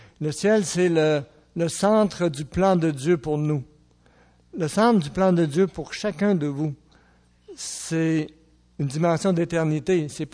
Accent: Trois-Rivières, Quebec, Canada; Je viens de Trois-Rivières. Moi, je suis un gars de Trois-Rivières. Ah oui, Trois-Rivières. Donc, ma cité, c'est Trois-Rivières.

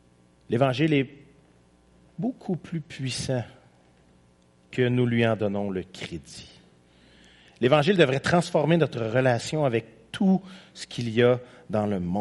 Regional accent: Quebec, Canada; en tant que bon Québécois.

